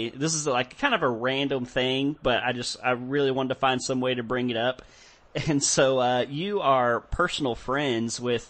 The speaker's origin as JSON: {"language": "English", "region": "Texas", "country": "United States", "tie": "born or raised there", "said": "You know, it's hard to find, you know, growing up in Texas and stuff. Texas is very privatized."}